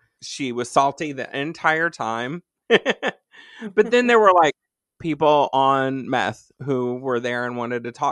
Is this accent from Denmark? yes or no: no; Dallas, Texas, United States; Dallas is my hometown where I grew up.